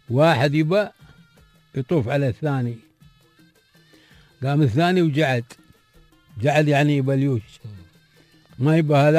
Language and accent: Arabic; United Arab Emirates; نحن كاماراتيين